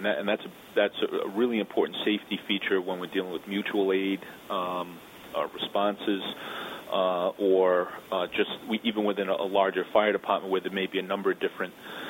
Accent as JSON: {"language": "English", "town": "North Providence", "region": "Rhode Island", "country": "United States", "tie": "born or raised there", "said": "I went on as a call firefighter in my hometown in North Providence."}